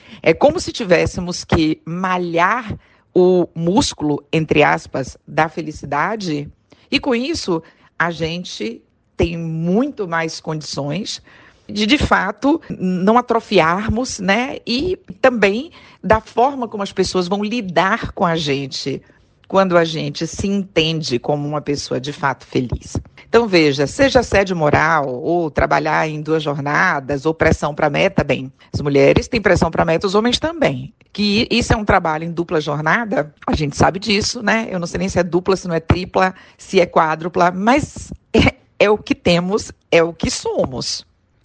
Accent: Bahia, Brazil; o mundo é minha casa, mas eu sou baiana

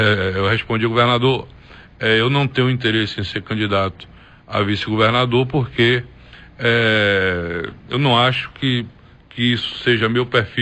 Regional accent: Bahia, Brazil; o povo da Bahia, povo da minha terra, as pessoas que eu represento sempre foram muito generosas comigo.

